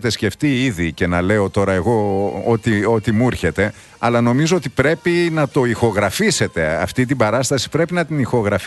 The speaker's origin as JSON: {"language": "Greek", "town": "Thessaloniki", "region": "Central Macedonia", "country": "Greece", "said": "Από την πατρίδα μου."}